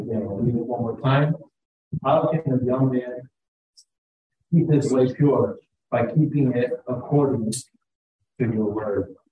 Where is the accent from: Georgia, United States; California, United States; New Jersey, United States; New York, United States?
New Jersey, United States; And we come from New Jersey. And so we're excited to be here.